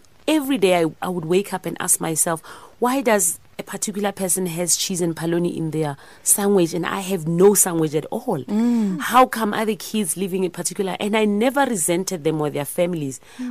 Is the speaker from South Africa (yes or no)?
yes; Soshanguve, Gauteng, South Africa; Really, generally, my story is I came from Soshanguve and I came from a household where we were very, very poor.